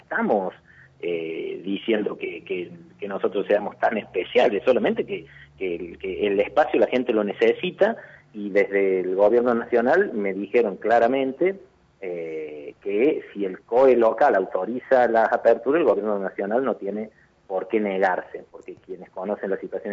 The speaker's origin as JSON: {"language": "Spanish", "town": "La Para", "region": "Córdoba", "country": "Argentina", "tie": "born or raised there", "said": "Por ejemplo, en mi pueblo, en La Para, el museo local abre de lunes a viernes para consultas"}